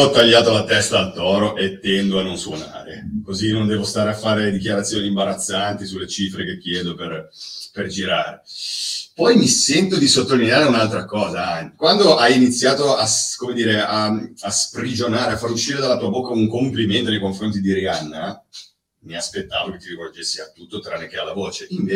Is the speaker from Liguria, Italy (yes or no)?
yes; Genoa, Liguria, Italy; io abito in Val Varena, non è grandinato, quindi da buon genovese ti dico